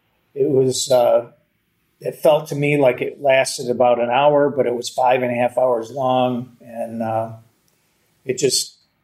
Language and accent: English; Michigan, United States; my wife and I moved from there to Kalamazoo, Michigan. We're originally from Michigan, so that was kind of returning home in a manner.